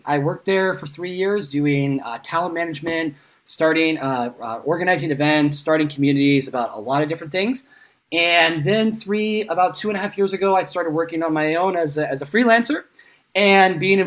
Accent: California, United States; now in Spain; I'm from California, from Northern California originally, but I've been living in Spain for the last 9 years.

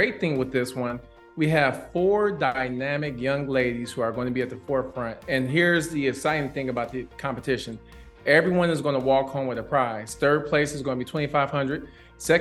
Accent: Pontiac, Michigan, United States; And I knew growing up in Pontiac about FIRST Robotics and the amazing impact in technology

